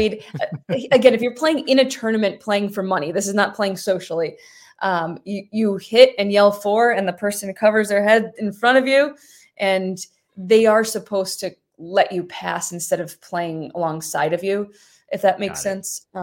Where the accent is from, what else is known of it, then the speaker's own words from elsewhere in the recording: New York, United States; And I did it in the New York State Open, which was right in my hometown here.